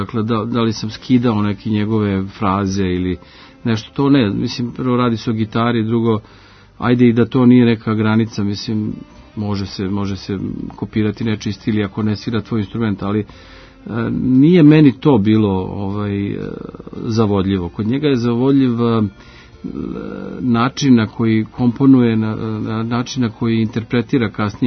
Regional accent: Serbia; ja sam odavde iz Srbije i znam ko sam i šta sam i odakle potičem

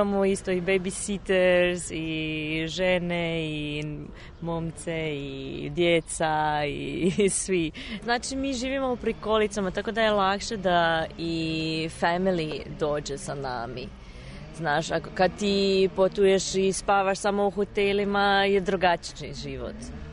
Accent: Slovenia; Croatian is a second language; Tako, ja sam iz Slovenije, ali radim sa grupom u Francuski

